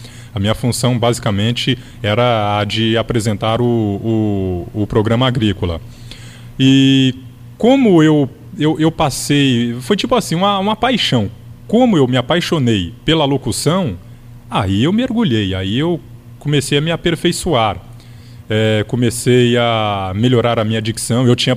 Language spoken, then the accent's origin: Portuguese; Presidente Prudente, São Paulo, Brazil; born there; sou nascido em Presidente Prudente e tenho quase 21 anos de rádio.